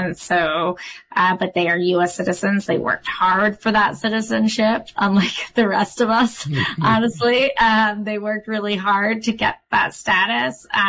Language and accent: English; United States; born there; Now, I was born in the United States. I've always been a citizen.